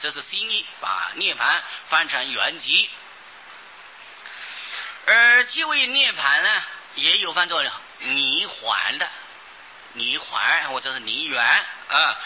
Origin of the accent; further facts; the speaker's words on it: China; 我中国人喜欢简单了啊，所以文字不能太多。